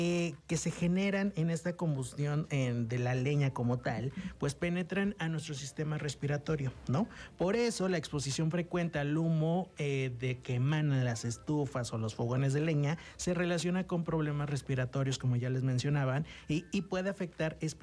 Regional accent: Mexico; Ustedes bien saben que nosotros como mexicanos en algún punto, pues hemos ocupado leña.

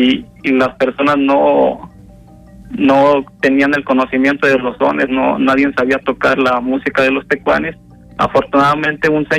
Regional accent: Coatetelco, Morelos, Mexico; soy originario de Coatetelco y toda mi vida he visto la danza de los tecuanes

